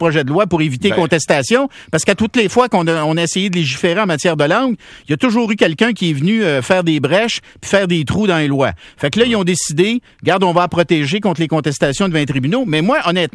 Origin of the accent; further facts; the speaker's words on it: Quebec, Canada; Je suis un Québécois francophone qui préfère de loin parler en anglais.